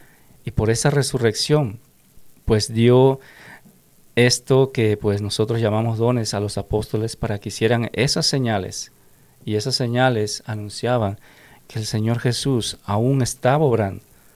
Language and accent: Spanish; Peru; allá en mi país, en Perú, pues mis hermanos